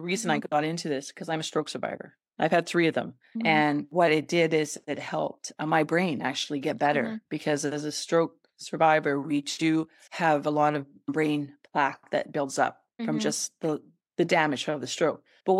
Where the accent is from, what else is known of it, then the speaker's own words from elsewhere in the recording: Canada; And I'm from Canada.